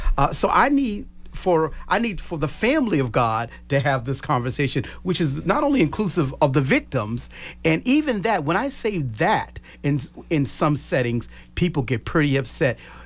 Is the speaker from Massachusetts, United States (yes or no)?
yes; Boston, Massachusetts, United States; as I grew up and lived in Boston, we kept saying Boston's like this Selma, Alabama